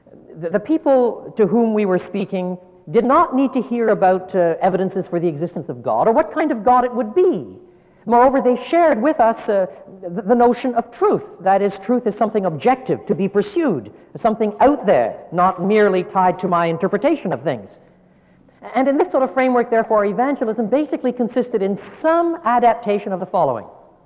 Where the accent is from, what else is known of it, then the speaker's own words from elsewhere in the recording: Canada; It's a privilege for me to be here, and I must, as a Canadian, thank you for putting on the snow to make me feel a little more welcome.